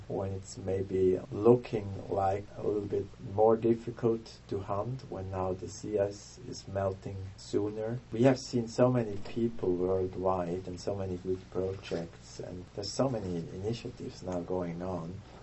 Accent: Switzerland; English is a second language; We are from Switzerland, so it's not sure if my children would be able to join the school here when we would overwinter

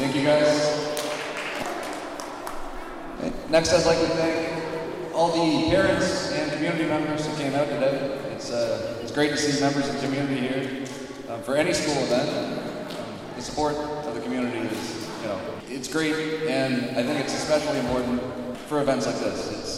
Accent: Stephenville, Newfoundland and Labrador, Canada; I'm from the island. I'm from Stephenville on the west coast of Newfoundland. … I'm the high school science teacher here at the school.

